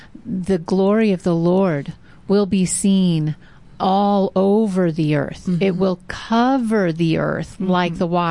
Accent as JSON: {"language": "English", "region": "Oklahoma", "country": "United States", "tie": "born or raised there", "said": "That's something I would expect of Oklahoma, my home state."}